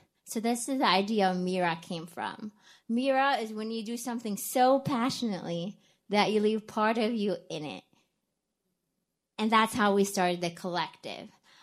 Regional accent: Kuwait; English is a second language; now in United States; I'm from Kuwait. I moved to the U.S. around 2010, which is like 9 years ago. I remember moving like in the middle of January to Wisconsin, a state I never heard about before

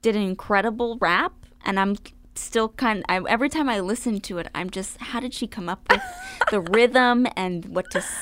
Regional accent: Connecticut, United States; I'm from Connecticut.

